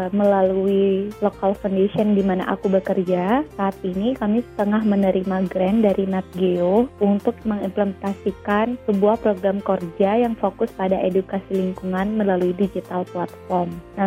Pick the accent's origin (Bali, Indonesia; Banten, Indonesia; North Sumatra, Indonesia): Bali, Indonesia; Saya dari Bali, 2 teman dari Kalimantan, dan 1 teman dari East Timor.